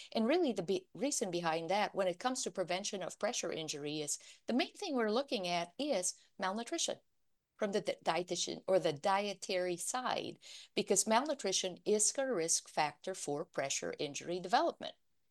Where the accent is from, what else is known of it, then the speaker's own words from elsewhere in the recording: Arizona, United States; I'm from Arizona. So we use this in a lot of our hospitals in Arizona.